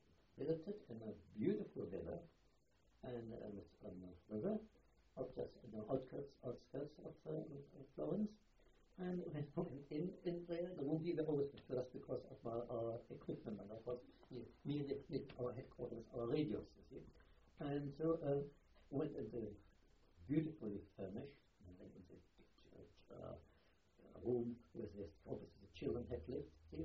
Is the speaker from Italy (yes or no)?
no; Germany; I never told him that I came from Germany.